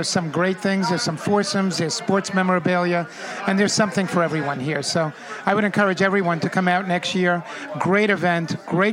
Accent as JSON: {"language": "English", "region": "New York", "country": "United States", "tie": "born or raised there", "said": "I grew up in Westchester."}